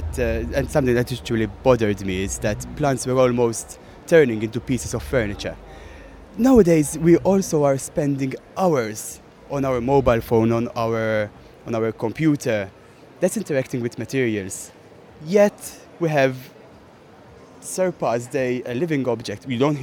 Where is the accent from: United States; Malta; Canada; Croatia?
Malta; I'm from Malta.